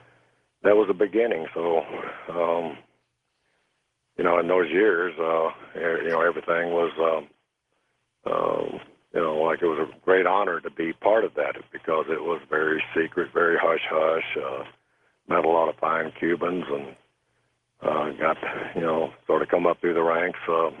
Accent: Dallas, Texas, United States; I was raised in Dallas, Texas.

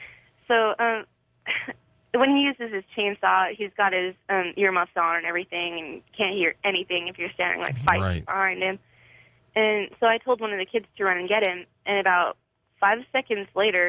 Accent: Washington, United States; well, I grew up in Washington State, and my dad lived on Orcas Island for a while.

